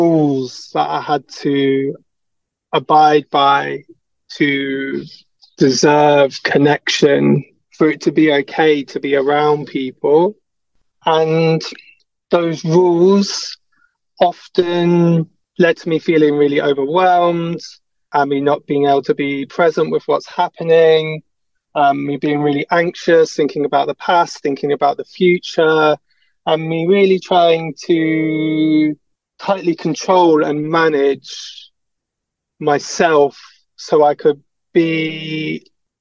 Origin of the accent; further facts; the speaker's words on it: Leicester, East Midlands, United Kingdom; I'm from Leicester City.